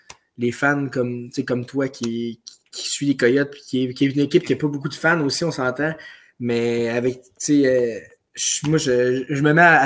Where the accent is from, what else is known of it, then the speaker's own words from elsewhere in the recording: Quebec City, Quebec, Canada; moi, je viens de Québec, j'habite proche de Québec.